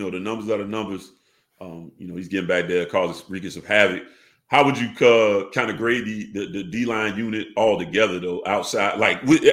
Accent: Savannah, Georgia, United States; So I'm from Savannah, so to get anywhere with some, you know, outside of town, I had to go probably 2 hours

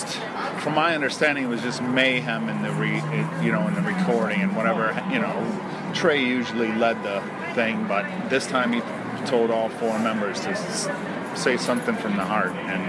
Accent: Cleveland, Ohio, United States; No, I'm from Cleveland, Ohio.

